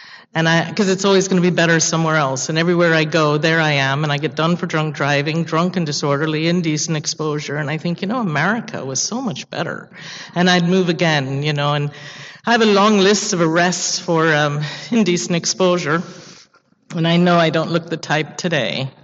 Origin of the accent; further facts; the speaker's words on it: London, United Kingdom; born there; I'm an only child, and I will tell you, I was born in London.